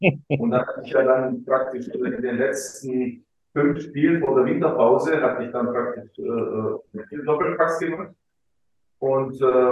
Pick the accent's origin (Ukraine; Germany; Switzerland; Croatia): Croatia; ich bin Kroate